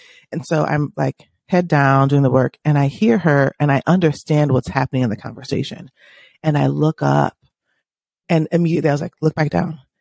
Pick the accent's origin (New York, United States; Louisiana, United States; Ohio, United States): Louisiana, United States; Like when I was growing up in Louisiana, almost every joke about Louisiana is about your Frenchy name, about your Frenchy accent.